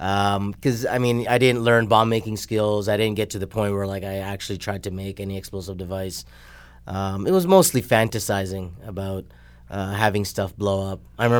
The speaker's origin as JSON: {"language": "English", "town": "Toronto", "region": "Ontario", "country": "Canada", "tie": "born or raised there", "said": "Born and raised in Toronto, Canada. Grew up at the culture conflict, which gave rise to an identity crisis."}